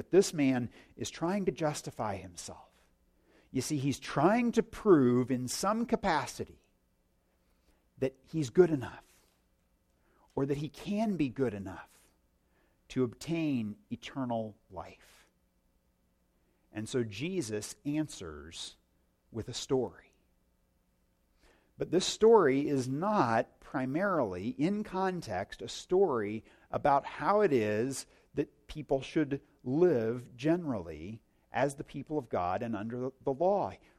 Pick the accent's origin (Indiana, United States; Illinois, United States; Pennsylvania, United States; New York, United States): Indiana, United States; I looked down and I thought, I'm from Indiana. This is not what I'm used to.